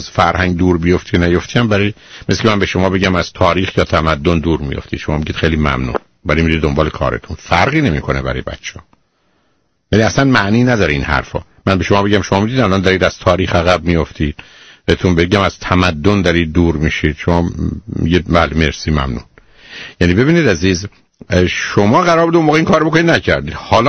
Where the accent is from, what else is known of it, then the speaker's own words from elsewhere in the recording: Iran; now in United States; منم ایرانیم